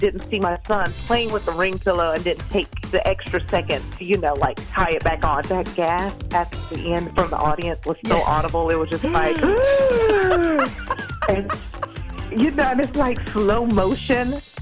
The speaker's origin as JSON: {"language": "English", "town": "Madison", "country": "United States", "said": "I'm from Madison."}